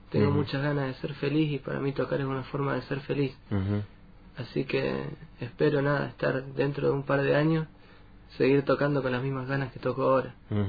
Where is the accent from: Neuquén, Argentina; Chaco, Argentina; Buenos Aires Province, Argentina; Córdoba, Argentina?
Neuquén, Argentina; Sí, soy neuquino.